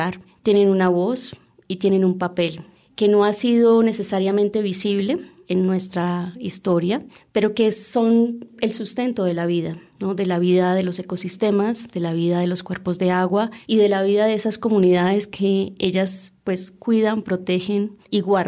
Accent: Colombia; pues de nosotros y nosotros como colombianos

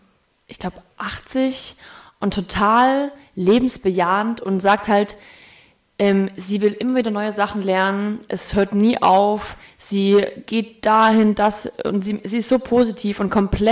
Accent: eastern Germany, Germany; Also ich komme aus dem Osten

